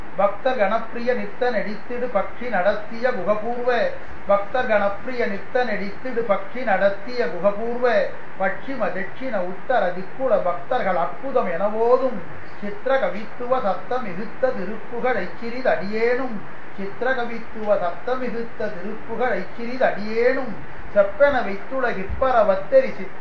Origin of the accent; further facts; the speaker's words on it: Tamil Nadu, India; born there; அது நான் பிறந்த ஊர் சோழ வளநாடு.